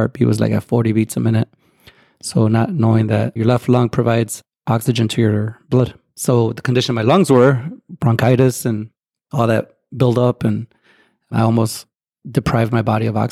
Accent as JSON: {"language": "English", "town": "Waukegan", "region": "Illinois", "country": "United States", "said": "Chicago, yeah. I'm from Waukegan."}